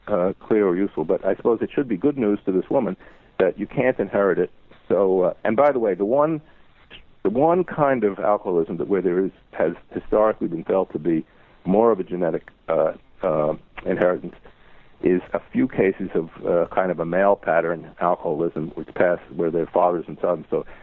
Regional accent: Boston, Massachusetts, United States; in my hometown here in Boston

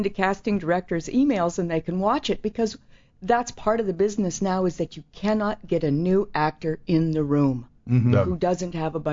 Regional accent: Denver, Colorado, United States; also born or lived in Santa Fe; I'm from Denver and Santa Fe.

